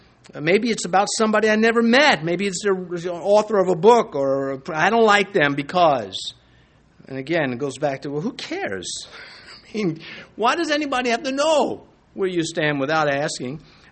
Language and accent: English; United States; Submit? I'm an American. I'm free to not submit all the time.